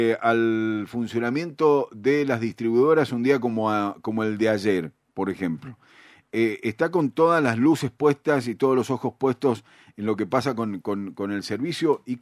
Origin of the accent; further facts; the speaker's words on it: Godoy Cruz, Mendoza, Argentina; Le sumo Godoy Cruz porque yo soy de Godoy Cruz.